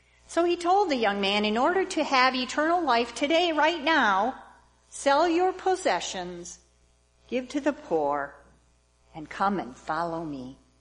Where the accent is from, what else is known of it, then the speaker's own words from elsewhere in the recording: United States; born there; But I was born here in America, in probably the most Calvinist state in this entire nation, on the west side of the state, which is even more so.